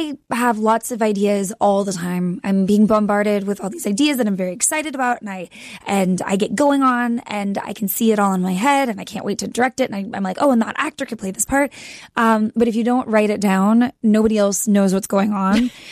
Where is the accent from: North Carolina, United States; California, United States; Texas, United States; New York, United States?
Texas, United States; I grew up in Texas. I went to college there.